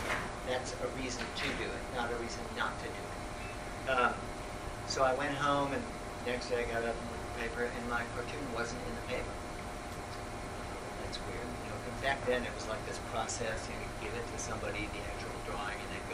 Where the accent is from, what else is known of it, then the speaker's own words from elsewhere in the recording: Bloomington, Indiana, United States; Growing up in Bloomington, this was a legendary cartoonist at the Courier Journal in Louisville.